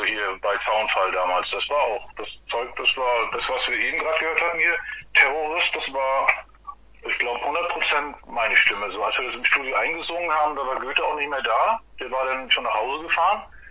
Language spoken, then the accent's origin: German; Mecklenburg-Vorpommern, Germany; Erste Konzert war in Alt-Kahlen, da ist ja einmal im Jahr bei uns in Mecklenburg so ein Insider, kleines Mini-Festival.